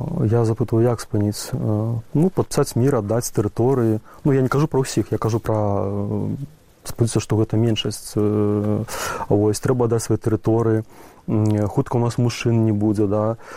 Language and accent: Ukrainian; Belarus; вона довідалася, що я білорус